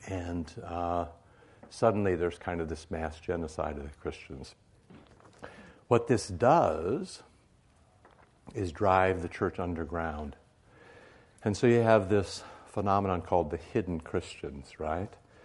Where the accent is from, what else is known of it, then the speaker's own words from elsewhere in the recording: Iowa, United States; You remember Iowa Basic Skills? I grew up in Iowa.